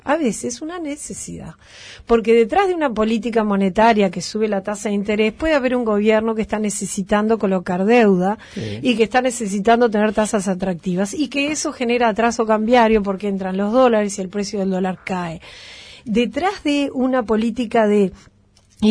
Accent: Uruguay; Bueno, yo soy de Uruguay.

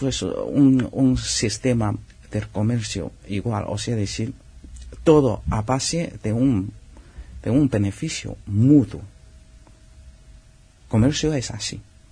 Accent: China; en Tangshan, de la provincia de Hebei, de mi país.

